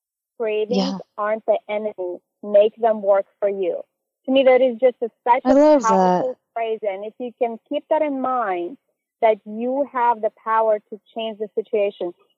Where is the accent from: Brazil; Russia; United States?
Russia; English is a second language; I grew up in Russia, actually, where we didn't celebrate Halloween.